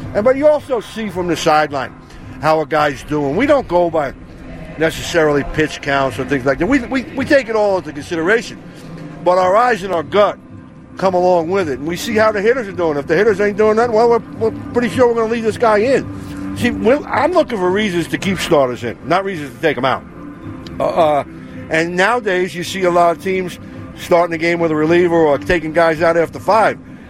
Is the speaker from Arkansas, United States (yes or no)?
no; New York City, New York, United States; I grew up in New York City, and there was like four different rock stations.